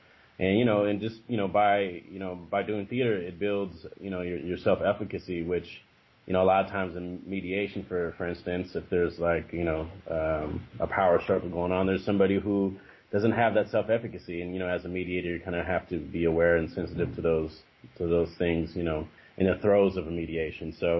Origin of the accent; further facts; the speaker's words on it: California, United States; I'm a true Californian. I grew up in the San Francisco Bay Area. Okay. All over the East Bay and also the North Bay, from Richmond to Vallejo, California.